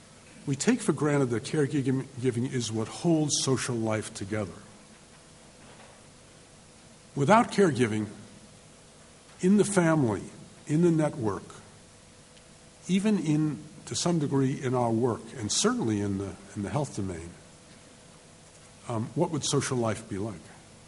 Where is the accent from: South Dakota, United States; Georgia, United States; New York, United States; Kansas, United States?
New York, United States; New York City; I grew up in New York City in the 1940s.